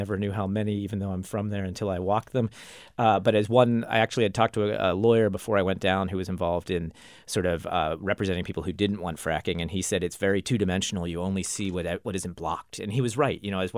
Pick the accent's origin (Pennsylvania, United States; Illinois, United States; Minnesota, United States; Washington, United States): Pennsylvania, United States; Pittsburgh; I'm from Pittsburgh and I needed a place to stay one night